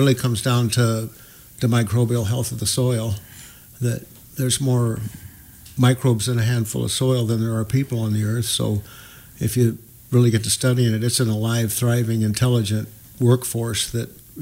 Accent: Colorado, United States; I grew up in Colorado, in the mountains of Colorado, so I was outside a lot. Had a great growing up, you know, out with horses and dogs.

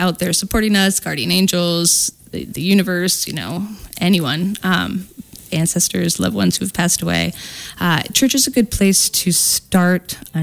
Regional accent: Spokane, Washington, United States; also born or lived in Seattle / North Dakota; We grew up in the Seattle area until I was 6 and then moved over to Spokane here. Mm-hmm. Yep. There was a year that we experienced North Dakota in 1997, but we came back to Spokane here.

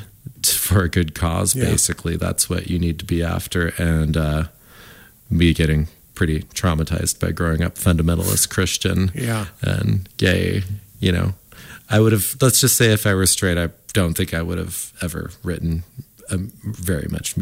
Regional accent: Washington, United States; I named the band obviously off of the … because we're from Central Washington and even in Spokane area.

